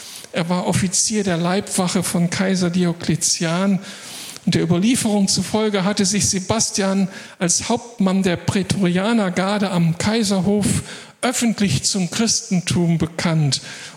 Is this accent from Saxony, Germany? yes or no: no; Moers, North Rhine-Westphalia, Germany; aus meiner Heimatstadt Moers kommt.